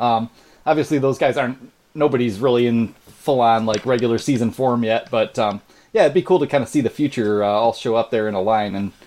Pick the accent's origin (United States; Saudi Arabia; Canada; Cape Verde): Canada; And as a Canadian, I don't know for sure if you know this